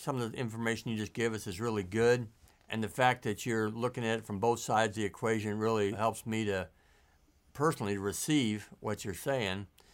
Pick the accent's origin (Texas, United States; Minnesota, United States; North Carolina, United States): North Carolina, United States; and we're from North Carolina, and these North Carolinians are a little different critters than some of the country.